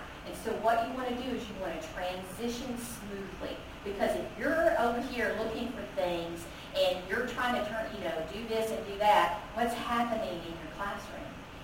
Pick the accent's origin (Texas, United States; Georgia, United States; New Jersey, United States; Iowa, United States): Texas, United States; Dallas; Okay, I was from Dallas.